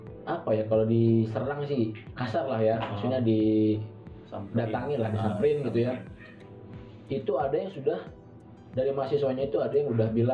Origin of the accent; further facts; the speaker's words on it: Java, Indonesia; walaupun gue orang asli Jawa dan bukan orang Papua gitu